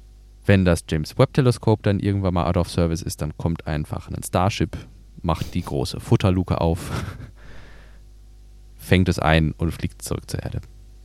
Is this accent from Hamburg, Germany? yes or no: no; North Rhine-Westphalia, Germany